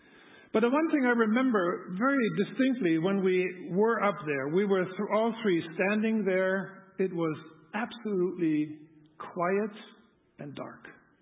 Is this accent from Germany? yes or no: yes; Germany; English is a second language; like I grew up in Germany